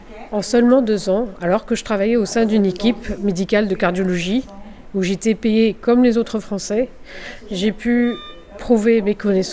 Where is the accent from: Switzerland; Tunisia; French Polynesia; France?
Tunisia; Tozeur, Tozeur Governorate; moved away as an adult; J'ai quitté ma région natale, qui est Touzeur, après mon baccalauréat pour aller faire mes études à la faculté de médecine du Tunis au milieu des années 2030.